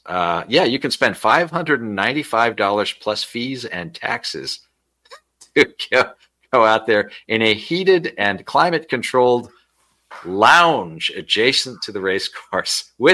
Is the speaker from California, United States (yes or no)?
yes; California, United States; maybe I'm prejudiced because I'm from Southern California